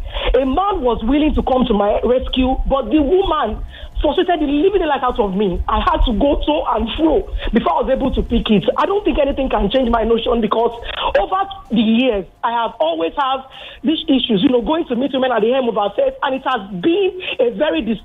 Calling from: Ikorodu, Lagos, Nigeria; I'm calling from Ikorodu.

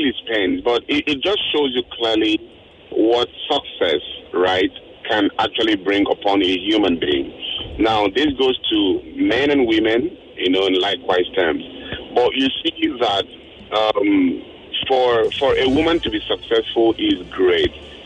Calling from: Lekki, Lagos, Nigeria; I'm calling from Lecce Phase 1.

